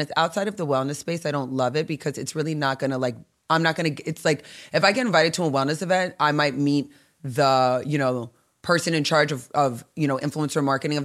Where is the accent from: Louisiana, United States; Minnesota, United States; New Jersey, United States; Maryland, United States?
New Jersey, United States; I'm also not from here. I'm from Jersey.